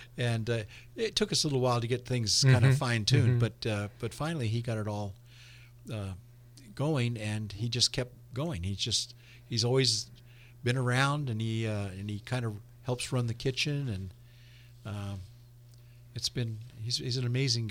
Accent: California, United States; also born or lived in Georgia; I tell everybody else that I'm from Southern California, but my wife is the Southerner.

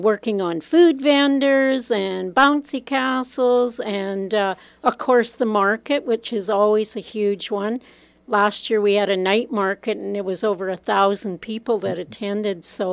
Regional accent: Manning, Alberta, Canada; now in High Level, Canada; I wanted to be close to my family, and I was raised in Manning, and I have family in Fort Vermilion. So I came to High Level as a teacher

